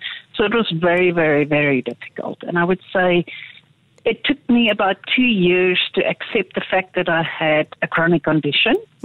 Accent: Pretoria, Gauteng, South Africa; So I'm born and bred in Pretoria, and up until the age of 7, I would say life was pretty normal.

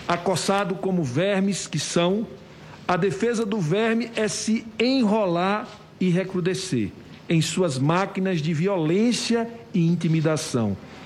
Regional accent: Lagarto, Sergipe, Brazil; na minha terra, lá em Lagarto, no Nordeste do Brasil

